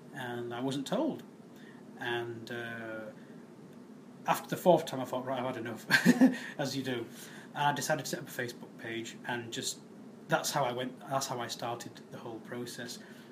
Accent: Leeds, Yorkshire and the Humber, United Kingdom; I'm from Leeds. I'm 35.

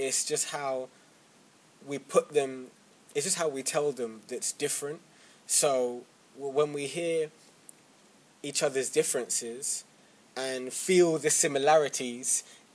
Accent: London, United Kingdom; born there; I live in Hammersmith.

